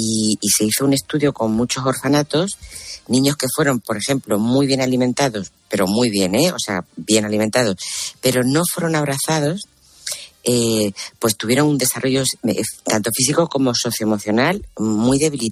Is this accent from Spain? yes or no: yes; Yecla, Region of Murcia, Spain; estuve en Yecla, en mi pueblo, en una discoteca de Yecla que yo iba cuando era pequeña, o sea, cuando tenía 20 años